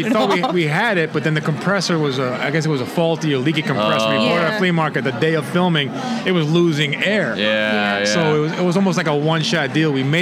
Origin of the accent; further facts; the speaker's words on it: New York, United States; And with me, I grew up in New York